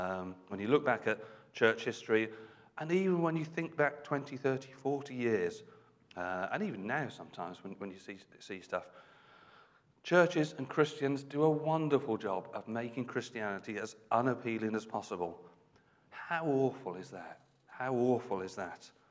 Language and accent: English; Birmingham, West Midlands, United Kingdom; born there; And I was born in Birmingham, so it must have happened at some point.